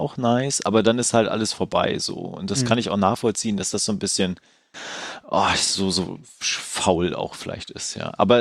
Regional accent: Mecklenburg-Vorpommern, Germany; Also wir haben ja hier in Mecklenburg, wo ich herkomme

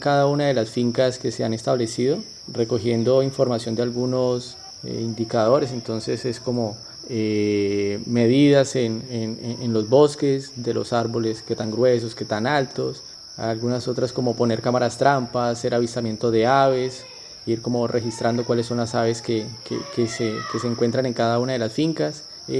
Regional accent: San José del Fragua, Caquetá, Colombia; yo soy del municipio de San José del Fragua, esto queda en el departamento del Caquetá.

